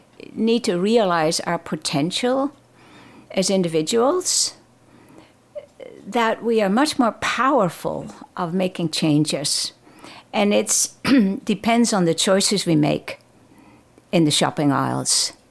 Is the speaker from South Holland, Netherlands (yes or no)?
no; Friesland, Netherlands; first language Frisian; English is a second language; and my native tongue is actually Fries, which is a completely different language.